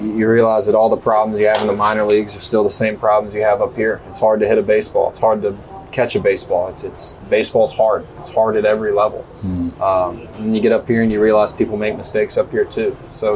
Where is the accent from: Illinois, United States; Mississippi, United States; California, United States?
Mississippi, United States; I'm from Mississippi. Yeah, yeah. My dad played football at Alabama, so I committed to Alabama quick. I just didn't want to leave my home state. I didn't want to leave Mississippi.